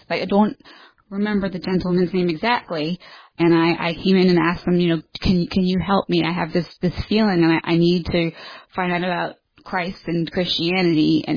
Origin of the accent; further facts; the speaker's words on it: New York, United States; Well, I'm originally from the New York area, the greater New York area, and I am the offspring of a Puerto Rican who grew up Catholic and a German Jew.